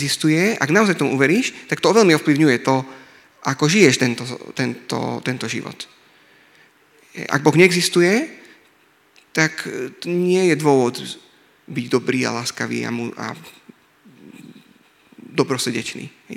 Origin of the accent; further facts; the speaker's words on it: Revúca, Banská Bystrica Region, Slovakia; som z Revúcej